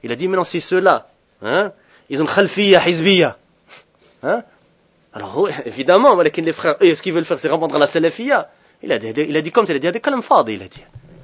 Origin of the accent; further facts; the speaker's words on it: Brussels, Brussels-Capital Region, Belgium; Je connais bien Bruxelles. J'ai grandi à Bruxelles, hein? Je connais bien les gens de Bruxelles. J'ai passé 30 ans à Bruxelles, hein? Hein? En Belgique